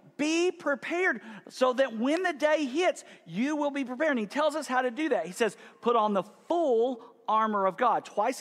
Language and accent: English; Texas, United States; So, but for me, I grew up in the Panhandle, so I had to prepare for tornadoes.